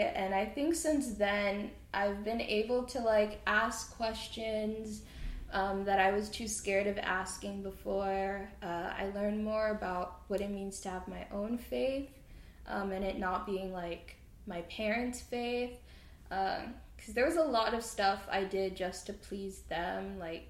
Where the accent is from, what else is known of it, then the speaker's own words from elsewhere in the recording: the South, United States; Also growing up in the South, everyone I knew was Christian